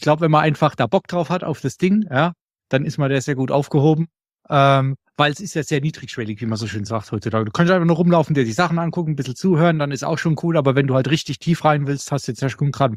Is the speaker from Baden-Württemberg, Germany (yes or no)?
yes; Baden-Württemberg, Germany; Wir sind Kurpfälzer.